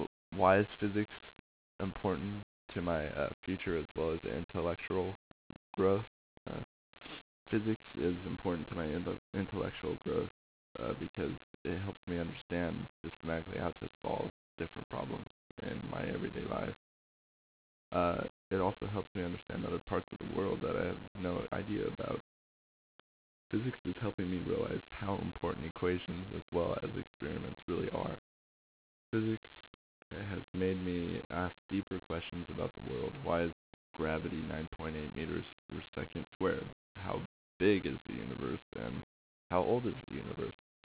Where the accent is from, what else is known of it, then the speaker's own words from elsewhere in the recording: Corcoran, California, United States; born there; I was born in Central California in a little town called Corcoran.